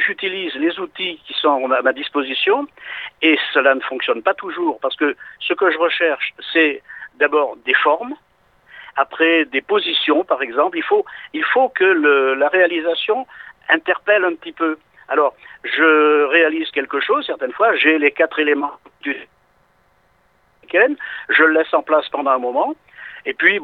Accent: Lanouaille, Nouvelle-Aquitaine, France; now in Loiret, France; j'habite dans le Loiret, je suis originaire de Lannouaille, et donc j'ai repris la maison de mes parents à leur décès dans le village de Lavaux.

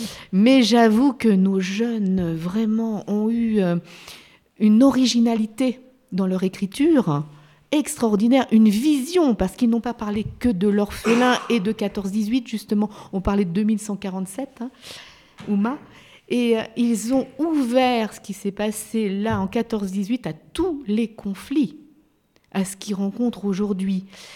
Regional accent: Nouvelle-Aquitaine, France; Je suis originaire de la Creuse.

